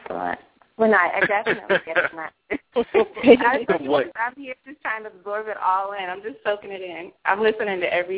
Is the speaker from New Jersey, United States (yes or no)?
no; Silver Spring, Maryland, United States; from Silver Spring